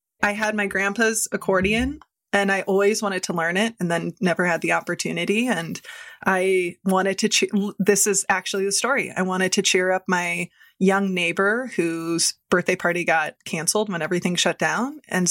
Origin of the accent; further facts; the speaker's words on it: Midwest, United States; I grew up in the Midwest. I grew up from families of conflict avoidance.